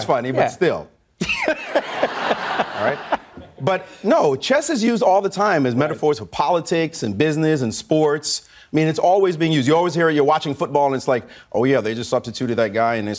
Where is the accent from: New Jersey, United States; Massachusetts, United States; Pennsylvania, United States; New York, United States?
New York, United States; Brooklyn; I'm from Brownsville, Brooklyn.